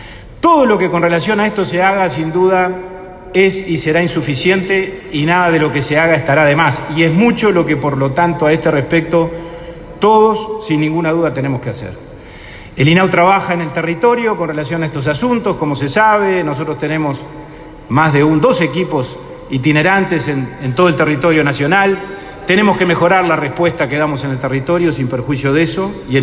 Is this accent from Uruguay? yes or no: yes; Uruguay; así como los uruguayos actuamos con gran sentido de responsabilidad para enfrentar la epidemia sanitaria